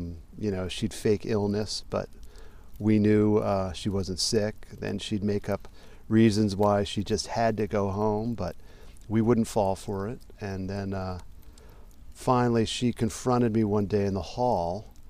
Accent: Virginia, United States; Well, I grew up mostly in Northern Virginia, which is where I really spent my formative years, as they say.

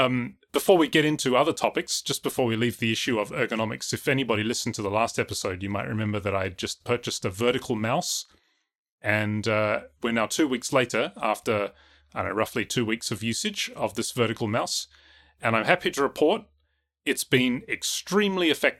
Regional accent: Australia; I mean, remember, I'm Australian, so, you know, snow is not exactly my thing.

